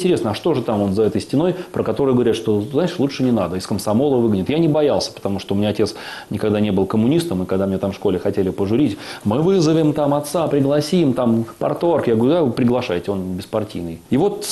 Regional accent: Pskov, Pskov Oblast, Russia; мой родной город Псков, в котором я родился и вырос, в нем очень много храмов.

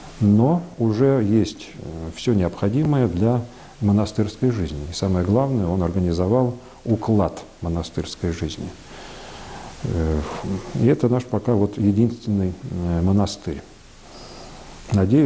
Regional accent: Moscow, Russia; это не скроешь, что я коренной москвич

